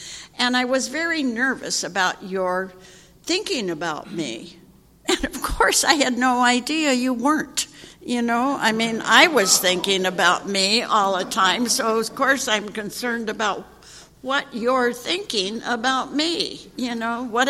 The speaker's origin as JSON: {"language": "English", "town": "Santa Monica", "region": "California", "country": "United States", "tie": "born or raised there", "said": "And so I was born and raised in Santa Monica, so I'm a native Californian, and I loved growing up in that town."}